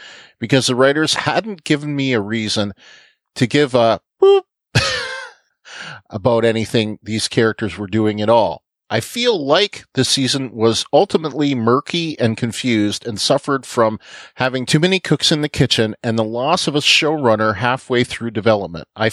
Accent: Cleveland, Ohio, United States; And I should say, since I'm from Cleveland, if we're not friends on Facebook, send me a friend request.

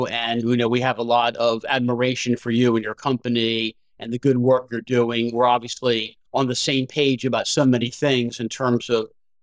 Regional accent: Norfolk, Virginia, United States; here in Hampton Roads, Virginia, which is also my hometown. So I've been in Norfolk all my life, other than going away to school

